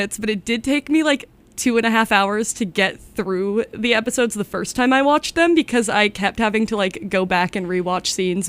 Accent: Andover, Massachusetts, United States; I'm from Andover, Massachusetts.

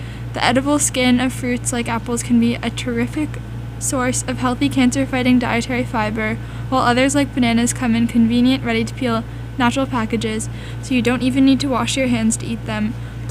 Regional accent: Canada; But I am a Canadian citizen, and Jack is not, so I'm going to give him some quiz questions.

